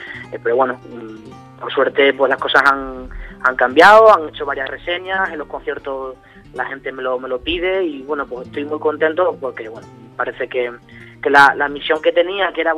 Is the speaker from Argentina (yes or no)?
no; Extremadura, Spain; moved away as an adult; now in Madrid, Spain; me fui de mi tierra de Extremadura a trabajar a Madrid